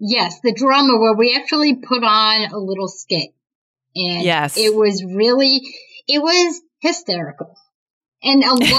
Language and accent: English; New Jersey, United States; now in Boston, United States; So I live in Boston now. I've been here for 2 years, but I was from New Jersey, which is about an hour south of New York City.